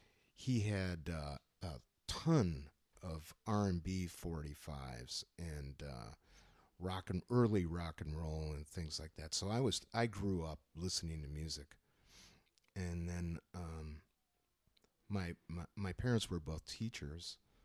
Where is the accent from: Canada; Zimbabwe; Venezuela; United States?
United States; Marquette, Michigan; I grew up in Upper Michigan, the Upper Peninsula in Marquette, Michigan. This is a small college town, the largest town in the UP.